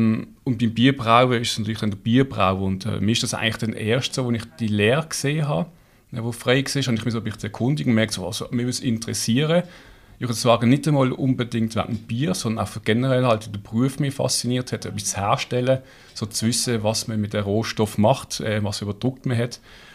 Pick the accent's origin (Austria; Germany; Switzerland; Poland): Switzerland; Basel, Basel-Stadt; Also ich komme ursprünglich aus Basel, wie man hört.